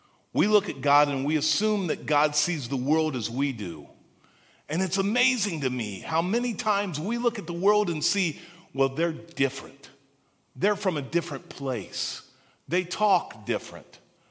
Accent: Sabina, Ohio, United States; I grew up in Sabina, just down the road.

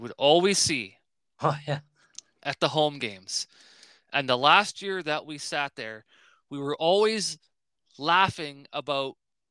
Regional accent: Canada; I know I'm Canadian, and I... height, 1.9 meters.

